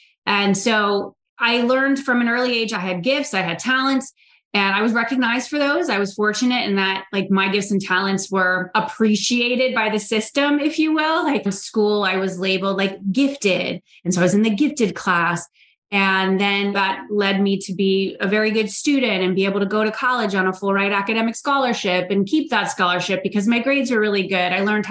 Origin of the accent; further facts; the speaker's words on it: Florida, United States; also born or lived in Georgia / New York City; And it's so not the scene of my earlier life growing up in Florida and Georgia.